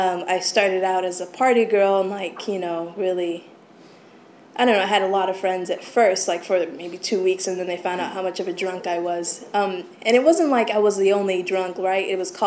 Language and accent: English; Long Beach, California, United States; So I grew up in Long Beach, California, in an alcoholic family.